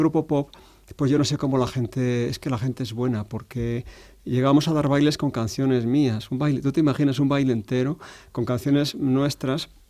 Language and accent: Spanish; Sigüenza, Castilla-La Mancha, Spain; Bueno, pues todavía hay gente en Sigüenza, mi pueblo, que recuerda aquellas canciones.